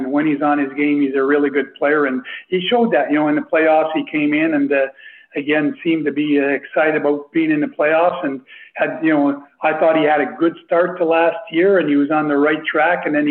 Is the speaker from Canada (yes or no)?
yes; Canada; growing up in Canada and being a Canadian